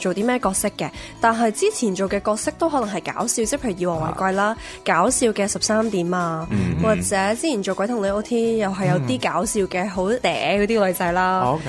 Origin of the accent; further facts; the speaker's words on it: Vancouver, British Columbia, Canada; 其实我以前细个喺温哥华嘅时候咧，就即系好细个学唱歌跳舞嗰啲啦